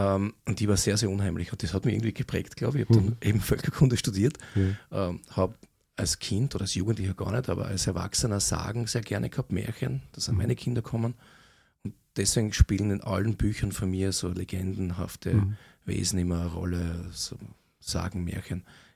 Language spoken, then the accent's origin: German; Graz, Styria, Austria; ich bin in Graz aufgewachsen